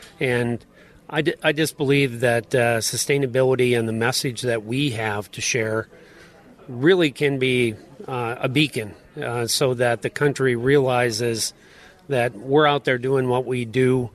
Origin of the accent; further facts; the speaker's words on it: De Smet, South Dakota, United States; I'm from DeSmit, South Dakota.